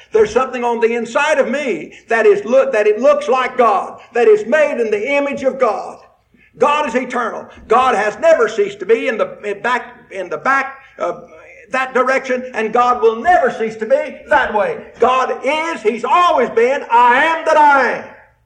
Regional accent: Indiana, United States; I was born and raised over in Western Indiana. And the house that I was born and raised in is still there.

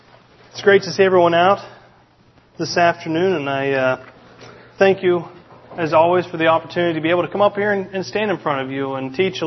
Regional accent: West Virginia, United States; And 3, I'm from West Virginia.

